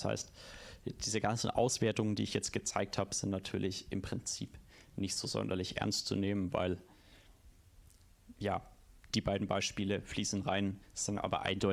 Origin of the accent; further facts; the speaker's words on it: Stuttgart, Baden-Württemberg, Germany; Ja, weil ich komme aus Stuttgart, bin da häufig unterwegs.